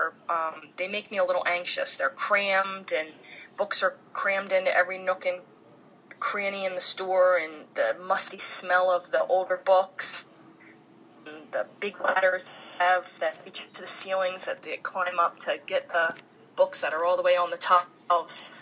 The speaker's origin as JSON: {"language": "English", "region": "New Jersey", "country": "United States", "tie": "born there", "said": "No, although I was born in New Jersey. My family moved around quite a few times, but I returned to live in New Jersey when I got married about 24 years ago."}